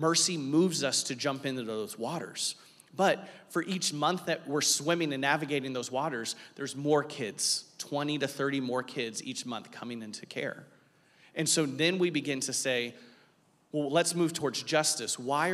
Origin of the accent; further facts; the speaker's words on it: Florida, United States; also born or lived in North Carolina / Texas; We're originally from Florida, but we were in North Carolina, Texas, moved back to Florida to pursue some church planting.